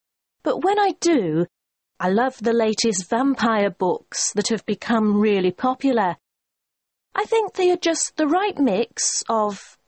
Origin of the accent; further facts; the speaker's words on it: Shanghai, China; English is a second language; now in Guilin, China; Originally, I'm from Shanghai.